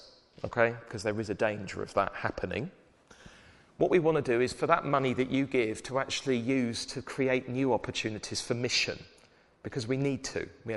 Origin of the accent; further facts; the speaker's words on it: Cheam, London, United Kingdom; I still live in Tooting. I'm very much a southwest London person, but I'm closer to home than that because I grew up in Cheam.